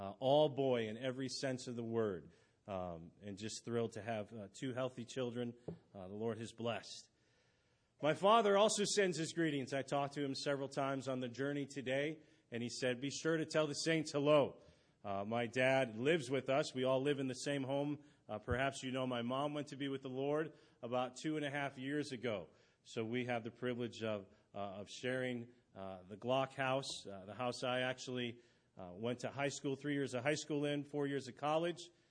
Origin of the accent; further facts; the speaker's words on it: Chicago, Illinois, United States; I think the reason why is that I grew up indeed in the Chicagoland area.